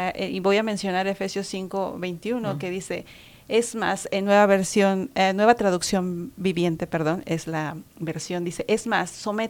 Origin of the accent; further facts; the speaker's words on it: Mexico; Yo escuchaba, por ejemplo, en mi país, en México